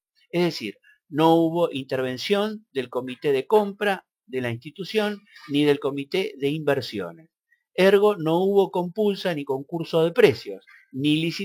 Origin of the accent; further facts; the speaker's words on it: Mar del Plata, Buenos Aires Province, Argentina; porque integré en algún momento una lista ahí en Mar del Plata, de donde vengo, pero bueno, ahora no tengo la información.